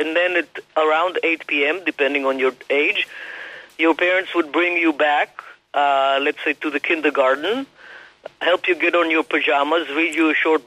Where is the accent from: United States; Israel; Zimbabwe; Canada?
Israel; English is a second language; So we all grew up in a community that felt, to us, completely natural, but there were no grandparents.